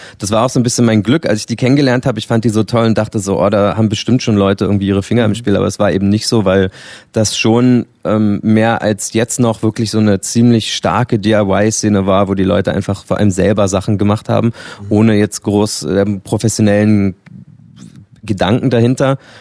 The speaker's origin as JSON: {"language": "German", "region": "Berlin", "country": "Germany", "said": "Ich komme aus Lichtenberg, ja. Habe irgendwann mal den Sprung nach Neukölln geschafft."}